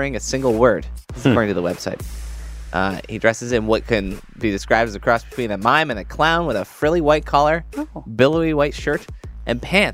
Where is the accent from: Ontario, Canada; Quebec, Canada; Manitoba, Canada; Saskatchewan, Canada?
Ontario, Canada; Brampton; I am from Brampton.